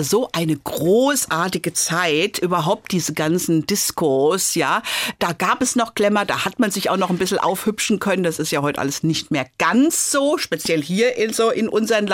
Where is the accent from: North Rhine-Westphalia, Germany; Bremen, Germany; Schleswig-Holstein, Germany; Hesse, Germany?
Hesse, Germany; Frankfurt; Also ich bin in Frankfurt gegenüber vom Hauptfriedhof groß geworden, die ersten 6 Jahre.